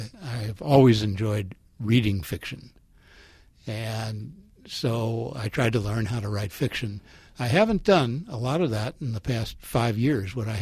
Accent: St. Louis, Missouri, United States; I grew up in St. Louis, Missouri, and was living there when I started writing, so went to some courses at the local university.

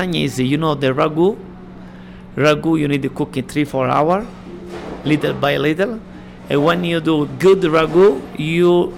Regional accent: Catania, Sicily, Italy; English is a second language; I'm from Catania

